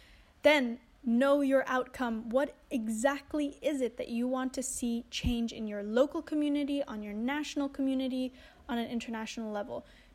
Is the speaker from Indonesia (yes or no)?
yes; Bali, Indonesia; The fact that I grew up here in Bali, in Indonesia